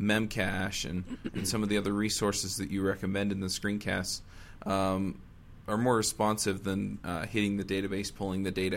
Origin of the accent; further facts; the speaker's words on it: Utah, United States; I'm this kid from Utah that has been programming Ruby and Rails professionally for about a year and a half.